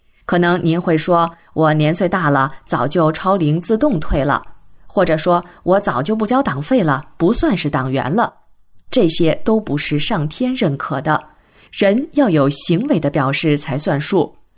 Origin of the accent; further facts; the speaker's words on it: China; 因为我们中国人大多数都入过少先队、共青团，甚至是入过党